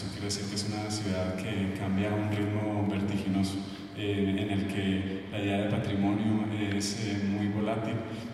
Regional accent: Guatemala; en parte siendo guatemalteco

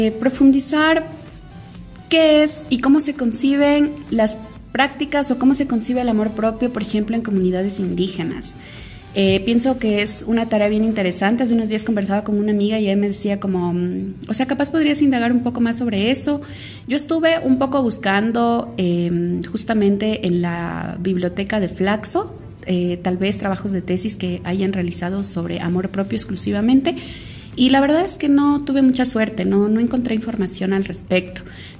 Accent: Loja, Ecuador; Para quienes no sepan, yo soy de Loja

